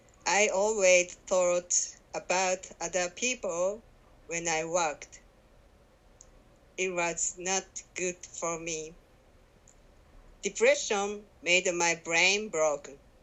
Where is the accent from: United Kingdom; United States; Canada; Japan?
Japan; Fukuoka; English is a second language; I was born and raised in Fukuoka City. Fukuoka City is Kyushu Island, and it's a very good place.